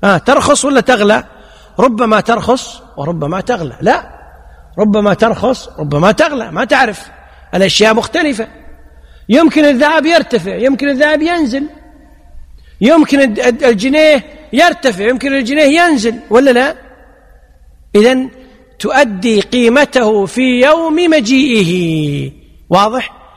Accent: Kuwait; يعني مثلا عندنا في الكويت العرف أن الناس يبحثون

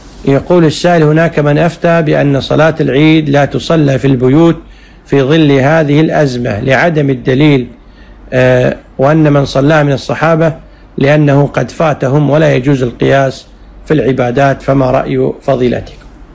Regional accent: Kuwait; وكذلك وزارة الأوقاف عندنا في الكويت، الهيئة الشرعية، اللجنة الشرعية أفتت بذلك

